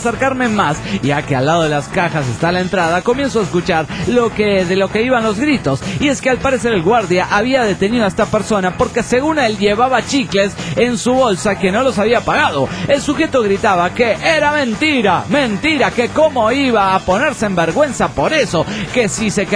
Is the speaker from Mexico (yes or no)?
yes; Mexico; accent: Mexican; now in Chile; Me ha resultado medio eficaz para mantener mi acento mexicano.